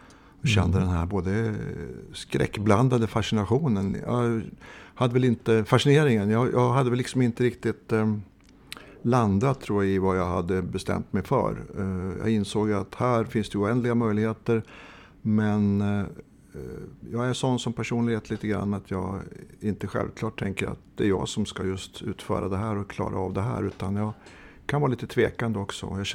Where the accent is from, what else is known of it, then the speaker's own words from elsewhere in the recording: Bollnäs, Gävleborg County, Sweden; accent: Hälsingland dialect; jag är född i Hälsingland uppe i Bollnäs. Så att när jag verkligen går loss ordentligt så tror jag att man hör det. Men de flesta tror jag ändå hör spår av min jävla dialekt där jag är uppväxt under rätt lång tid.